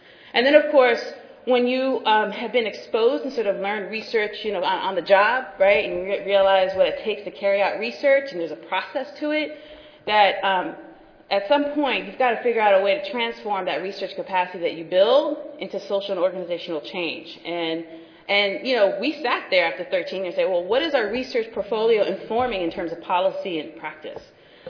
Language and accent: English; New York, United States; we're from New York, so we keep it very, like, straight from the hip.